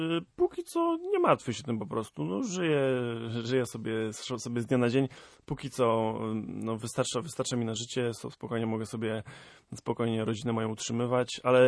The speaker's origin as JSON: {"language": "Polish", "town": "Grudziądz", "region": "Kuyavian-Pomeranian Voivodeship", "country": "Poland", "tie": "born or raised there", "said": "Ja koło Grudziądza się wychowałem, miała miejscowość, grupa, garnizonowa miejscowość, także tam mnie ludzie rozpoznają, w moim rodzinnym mieście Grudziądzu"}